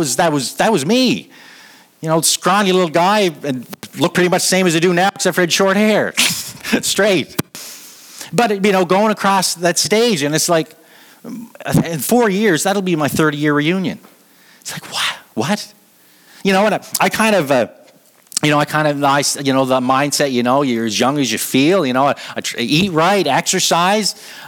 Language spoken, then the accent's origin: English; Canada; Like here, we just take it like for granted. It's like, so what? I'm a Canadian.